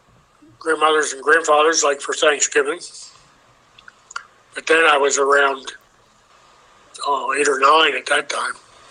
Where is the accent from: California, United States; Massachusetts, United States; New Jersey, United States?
New Jersey, United States; Medford; also born or lived in Upper Darby, Pennsylvania / Marlton; I was born in Upper Darby, Pennsylvania, which is outside of Philadelphia. Mm-hmm. And I can't remember much there because I was too small. But I grew up in the town of Medford.